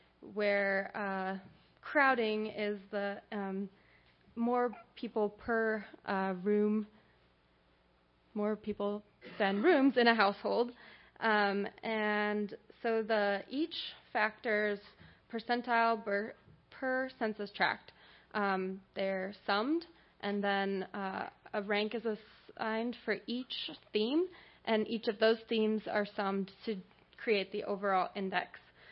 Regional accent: Colorado, United States; I'm originally from Colorado, and then I did my grad school at Minnesota. Now I'm near Shelby County in St. Louis County, Missouri.

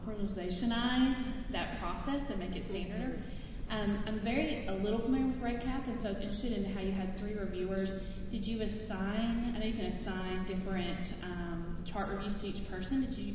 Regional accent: Arkansas, United States; I'm from Arkansas.

